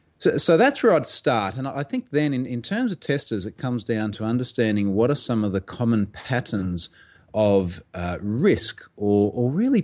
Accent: Australia; I am, as you can probably hear, an Australian.

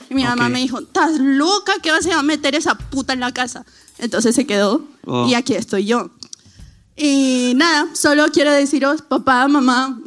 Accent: Barcelona, Catalonia, Spain; born there; Yo nací en Barcelona, pero mis dos papás son mi papá de la sierra, mi mamá de Trujillo.

